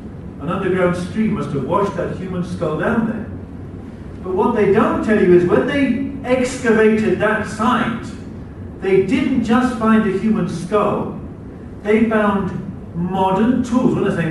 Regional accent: England, United Kingdom; Piltdown Man was discovered in England. I'm an Englishman. I'm very proud of this.

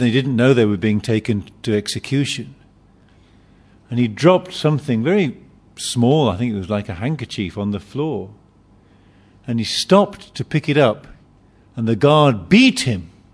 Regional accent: United Kingdom; I know in Chinese culture, people are very private people, just the same as in British culture. We're very private people. I remember once sitting on a train in Britain.

